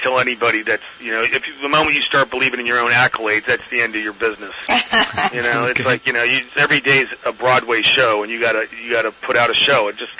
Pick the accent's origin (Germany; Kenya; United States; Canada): Germany; And we lived in Germany in a little small farming village.